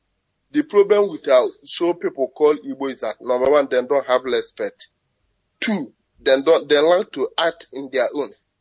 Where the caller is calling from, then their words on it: United Arab Emirates; I'm calling from United Arab.